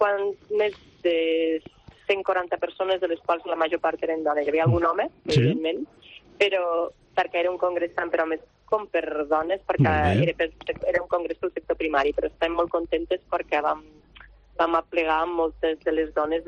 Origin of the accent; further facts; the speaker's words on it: Vilalba, Catalonia, Spain; Jo soc d'un poble molt petit, que es diu Vilalba dels Arcs, a la comarca de la Terra Alta.